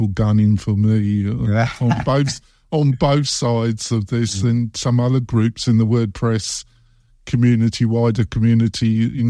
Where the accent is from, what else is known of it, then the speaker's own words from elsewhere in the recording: England, United Kingdom; yeah, I'm English, I'm pretty dark for English